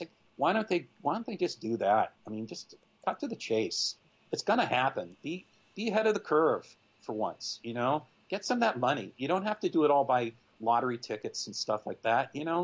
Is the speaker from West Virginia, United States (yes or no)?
yes; West Virginia, United States; there tends to be a thing of within the people of my home state of like expecting the world to come to them instead of reaching out to what else is out there in the world